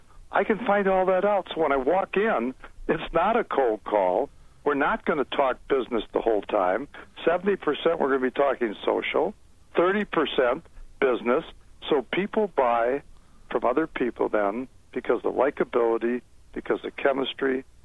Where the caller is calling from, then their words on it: Minneapolis, Minnesota, United States; I'm calling from Minneapolis, where my plant and my business is.